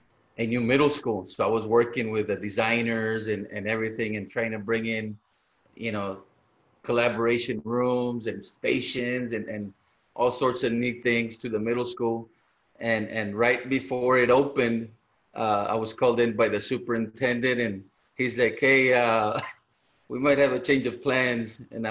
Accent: Texas, United States; I'm from South Texas. You can't get any further than where I'm at. We're about maybe 20 minutes from the border.

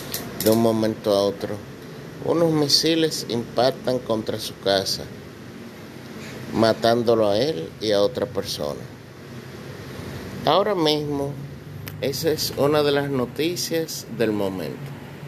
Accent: Dominican Republic; nosotros como dominicanos somos los que podemos determinar qué tipos de inmigrantes nosotros queremos.

